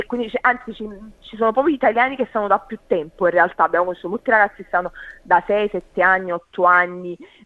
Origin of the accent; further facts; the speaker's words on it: Naples, Campania, Italy; now in Australia; da buona napoletana ovviamente non sono ancora molto mattiniera come gli australiani.